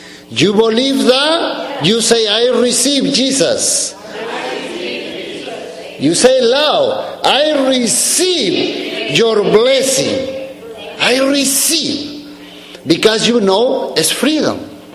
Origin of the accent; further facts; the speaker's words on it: Peru; English is a second language; So I am from Peru. I am growing in Peru.